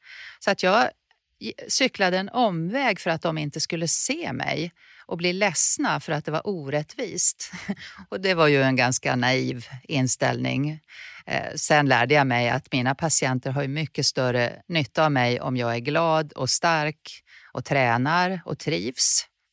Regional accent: Örnsköldsvik, Västernorrland County, Sweden; Jag är uppväxt i Örnsköldsvik, i en familj som inte hade en akademisk tradition och en ganska jantelagsdominerad miljö där man inte skulle tro att man var något.

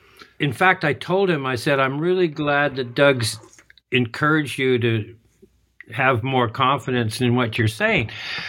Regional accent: Canada; we were here in Canada in those days.

